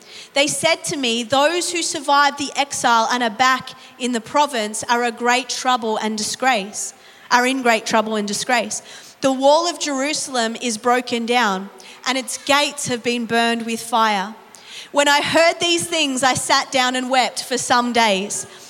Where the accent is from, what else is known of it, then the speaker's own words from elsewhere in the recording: New Zealand; also born or lived in England / Australia; now in Germany; I was born into a Muslim family. My dad is Iranian, mum's Irish. I was born in England, raised in New Zealand, spent most of my life living in Australia, and now I live in Germany on the border of France and Switzerland.